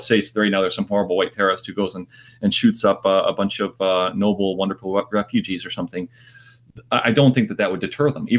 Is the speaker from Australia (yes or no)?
no; United States; I'm an American, and I don't want anything except for kind of like the America, you know, that I grew up in and so forth.